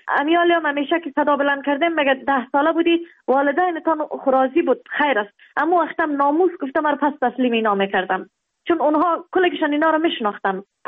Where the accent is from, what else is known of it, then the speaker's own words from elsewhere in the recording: Kabul, Afghanistan; also born or lived in Baghlan; و در افغانستان در ولایت بغلان در دنیا آمدیم. جاغوری بود، از اونجا آمدیم کابل. 6 ساله بودم، مکتب شامل شدم